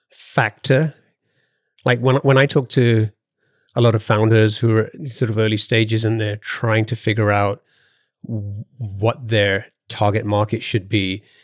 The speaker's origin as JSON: {"language": "English", "country": "United Kingdom", "moved": "yes", "lives_now": "United States", "said": "I'm the British guy who's now here in the US, although I'm American now as well, so I have to play up both sides of the Atlantic now."}